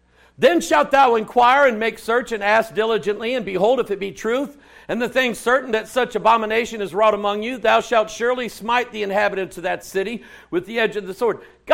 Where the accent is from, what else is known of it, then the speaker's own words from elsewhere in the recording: Arkansas, United States; Come on, I'm from Arkansas. I heard that one.